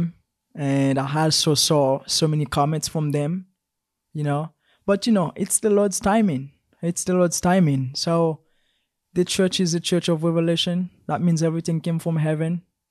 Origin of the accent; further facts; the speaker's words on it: Haiti; But for me, I grew up in Haiti.